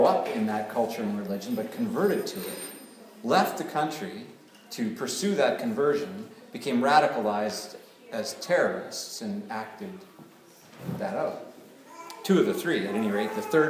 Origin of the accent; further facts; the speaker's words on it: Canada; I personally, as a Canadian, I appreciate the sensitivity that drives this little tiptoeing act in our culture.